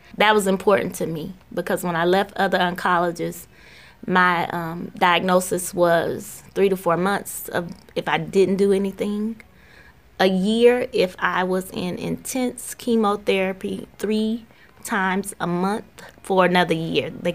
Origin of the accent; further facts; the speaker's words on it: Atlanta, Georgia, United States; Atlanta, Georgia.